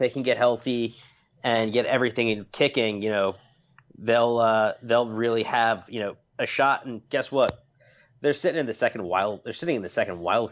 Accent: New York, United States; he's a Long Island guy and I'm from Long Island

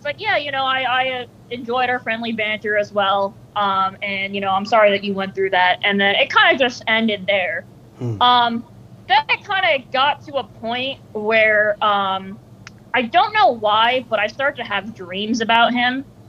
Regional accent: New Jersey, United States; Oh, I'm from New Jersey.

